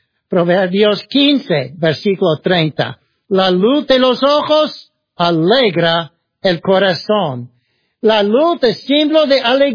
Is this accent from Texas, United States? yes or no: no; Ohio, United States; Spanish is a second language; soy de Ohio, en el norte, ¿verdad?, cerca del lago Erie, cerca de Pensilvania, Nueva York, por allí.